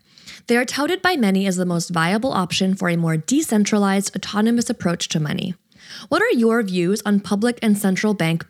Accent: Canada; As a Canadian planning a trip to Europe, it's reasonable to assume that I would benefit from a strong Canadian dollar

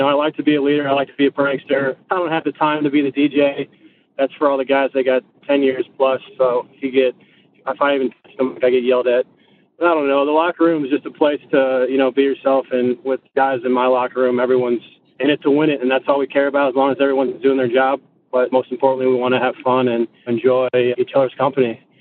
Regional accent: St. Louis, Missouri, United States; I'm from St. Louis, Missouri. I grew up playing travel ball, you know, traveling all the time, all summer long.

